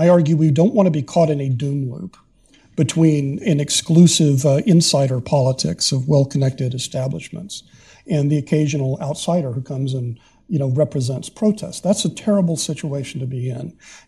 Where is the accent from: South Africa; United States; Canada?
United States; Texas; in my home state of Texas, about 40% went for Governor Abbott.